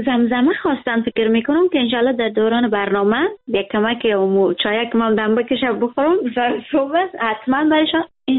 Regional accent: Herat, Afghanistan; moved away; من افغان هستم و کل افغانستان دوست دارم. خب من از هرات هستم. از کجای هرات خو میمانیم؟ من از هرات هستم، اونتا برای من هیچ فرق نمی کنه. کل افغانستان برای من جای من است، زادگاه من است

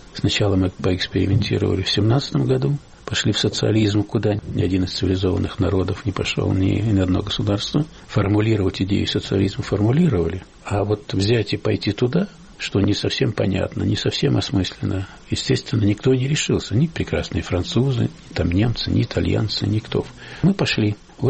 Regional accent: Russia; не хватает у меня на родине, моей России.

